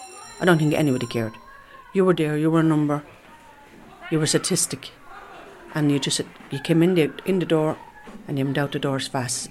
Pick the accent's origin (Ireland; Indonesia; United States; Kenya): Ireland; I'm an Irish traveller woman. I'm 54 years of age.